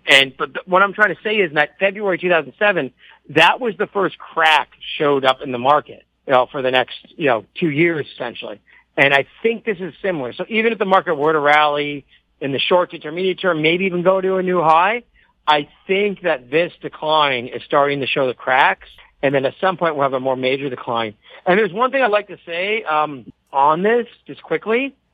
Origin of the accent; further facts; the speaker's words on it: Canada; moved away; I know I'm Canadian, you're Canadian, you live in Vancouver. I don't live in Canada anymore